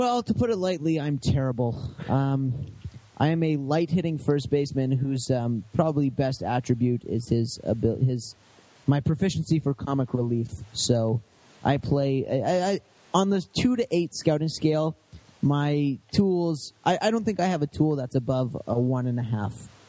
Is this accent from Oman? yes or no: no; Canada; It's late. We're lost. I'm tired. I'm Canadian.